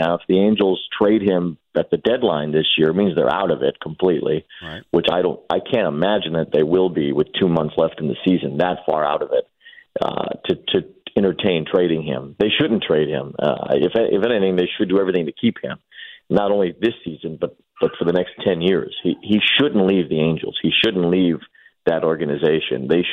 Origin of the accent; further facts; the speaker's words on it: Chicago, Illinois, United States; You know, I'm from Chicago and not from New York, and I didn't grow up a Mets fan.